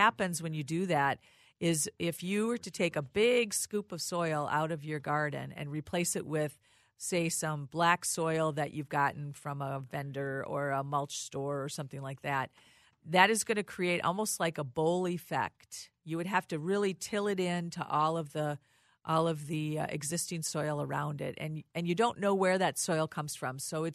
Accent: Rochester, Minnesota, United States; I'm a Minnesotan. I was born in Rochester.

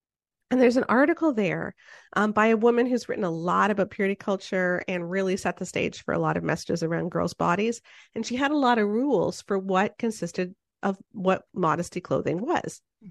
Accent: Toronto, Ontario, Canada; I grew up in the 80s. I was in youth group in the 80s. I was in downtown Toronto. So we're Canadian.

